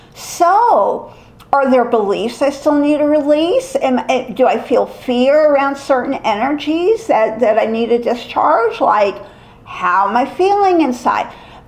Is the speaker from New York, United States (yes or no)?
yes; Manhattan, New York, United States; I just see Statue of Liberty because I grew up in Manhattan, so it's an easy visual.